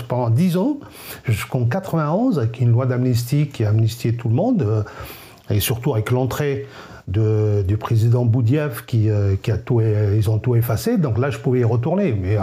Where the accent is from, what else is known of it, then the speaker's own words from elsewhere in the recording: Kabylie, Algeria; first language Kabyle; French is a second language; now in France; J'aime mon pays, j'aime ma langue maternelle, le Kabyle.